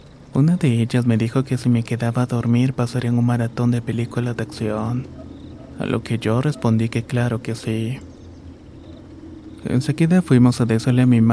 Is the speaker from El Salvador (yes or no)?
no; Guatemala; Soy originario de Guatemala y esto me ocurrió cuando tenía 14 años.